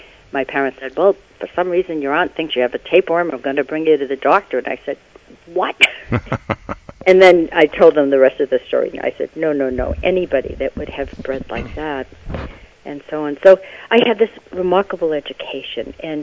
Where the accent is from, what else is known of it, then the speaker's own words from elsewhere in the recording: Lynn, Massachusetts, United States; I grew up in Lynn. And some people might say, well, all right. But I grew up next to Lynn Woods, and I come from a large family. My father's background is Irish. My mother's Polish